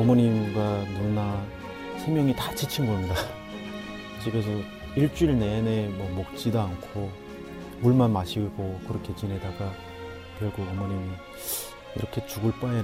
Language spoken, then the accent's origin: Korean; North Korea; also born or lived in Tianjin, China; now in South Korea; 그때는 제가 먼저 탈북하고 그 다음에 어머니하고 누나 한 달 후에 이제 탈북을 하시고